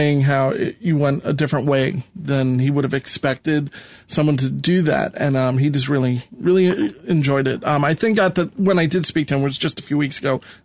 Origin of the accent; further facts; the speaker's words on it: United States; as Americans, as an American, we forget how fortunate we really are.